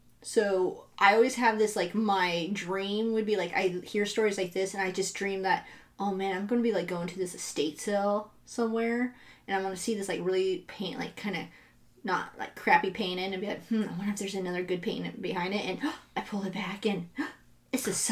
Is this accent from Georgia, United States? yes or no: no; California, United States; You know what's funny is I grew up near Sacramento and they had Denio's Market and it was a huge swap meet.